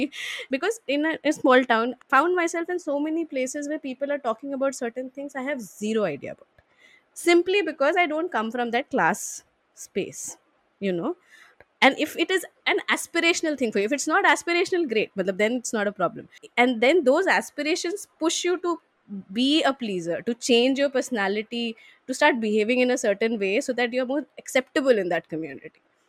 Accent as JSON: {"language": "Hindi", "town": "Robertsganj", "region": "Uttar Pradesh", "country": "India", "tie": "born or raised there", "said": "मेरा घर जो है मैन आई एम सेइंग घर बेसिकली मेरा चाइल्डहुड जहाँ स्पेंड हुआ है it's a place called Robertsganj it's in Sonbhadra, in district Sonbhadra, near Varanasi, around 80 kilometers from Varanasi."}